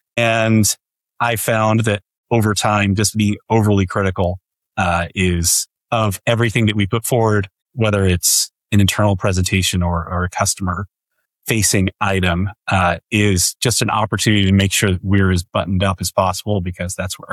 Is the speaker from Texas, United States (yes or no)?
yes; Dallas, Texas, United States; I live here in Dallas with my family, which is my hometown. So my fun, boring fact is that I'm not a transplant here, but like so many others. I actually grew up here.